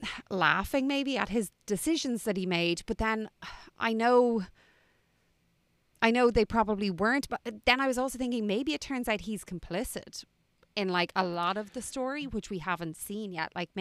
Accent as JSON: {"language": "English", "country": "Ireland", "said": "And I love tea. I'm Irish. We love a cuppa."}